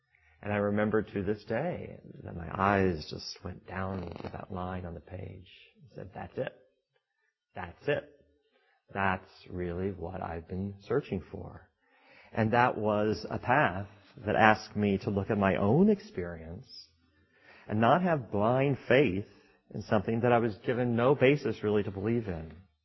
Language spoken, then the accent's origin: English; Kansas City, Missouri, United States; So when I was a teenager growing up in Kansas City, Missouri, in the 1960s and 1970s